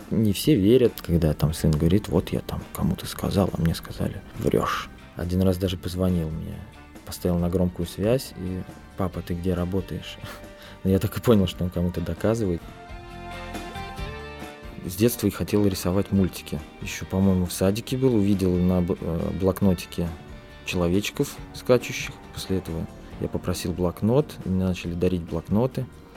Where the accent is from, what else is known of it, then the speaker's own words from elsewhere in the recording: Tver Oblast, Russia; now in Saint Petersburg, Russia; Вообще я из Тверской области сам. Попал в Питер. А в Питере я работал на заводе год.